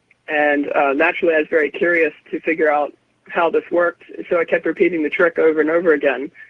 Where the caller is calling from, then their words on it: Baltimore, Maryland, United States; from Baltimore, Maryland.